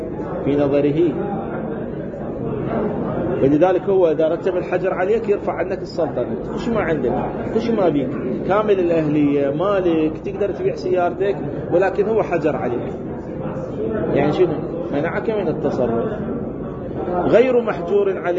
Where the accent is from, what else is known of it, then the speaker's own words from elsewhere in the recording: Saudi Arabia; عندنا بالسعودية